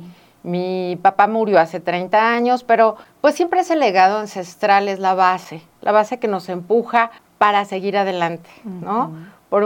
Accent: Mexico City, Mexico; now in Morelos, Mexico; Soy originaria de la Ciudad de México mm-hmm. y tengo en Morelos 15 años mm-hmm. y la verdad, pues ahorita ya soy totalmente morelense. Ya no regreso a la Ciudad de México.

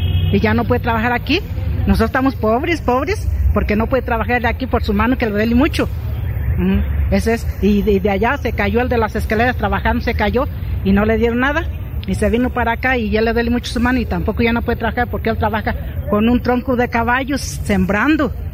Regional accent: La Escusa, Michoacán, Mexico; Soy de La Escusa, un ladito de Puruándiro.

